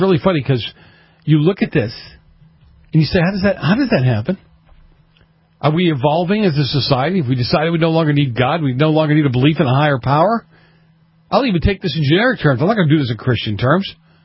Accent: Boston, Massachusetts, United States; I grew up in Boston. They were all cold. We spent them inside.

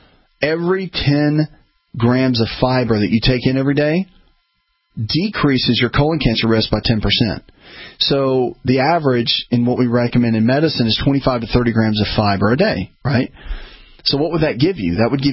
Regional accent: the South, United States; I'm old school from the South, of course.

